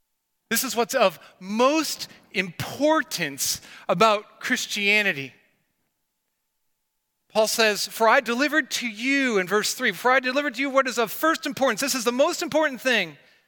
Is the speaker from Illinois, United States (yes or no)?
yes; Rockford, Illinois, United States; And I grew up in Rockford, Illinois, and Six Flags Great America was just about 90 miles from us